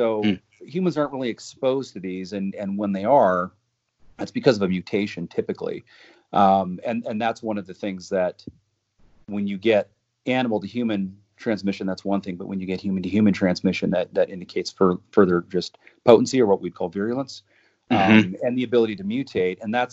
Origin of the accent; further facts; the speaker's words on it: Denver, Colorado, United States; I grew up in the Denver area, and, you know, I grew up in a Baptist church with Troy and his family